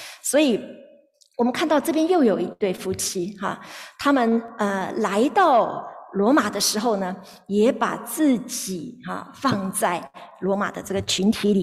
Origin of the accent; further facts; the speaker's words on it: China; 就像是我们中国人也会取什么，我们有一个英文名一样的道理哈